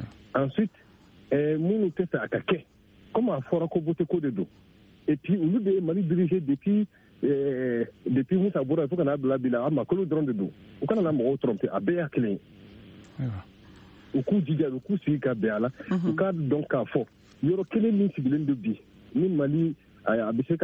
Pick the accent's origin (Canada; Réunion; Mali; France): Mali; comme je suis un malien fier de l'être avec cette diversité qui est aussi cette coloration qui fait cette différence qui fait aussi une beauté entre l'ensemble des maliens.